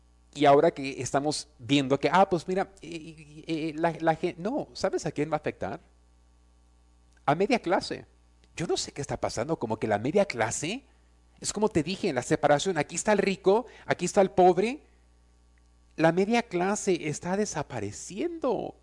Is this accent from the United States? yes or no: yes; California, United States; yo no quiero señalar a ninguna ciudad, pero yo soy californiano.